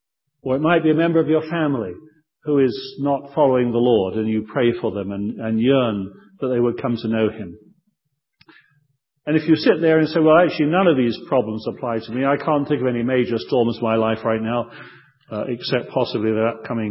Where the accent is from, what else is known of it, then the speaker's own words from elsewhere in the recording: Croydon, London, United Kingdom; He was also incidentally born in my hometown of Croydon in England